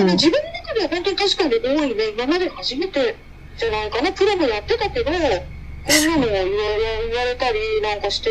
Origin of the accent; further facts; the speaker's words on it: Tokyo, Japan; でもそう、江戸っ子しょうがないのよ。口悪いのよ、すごい。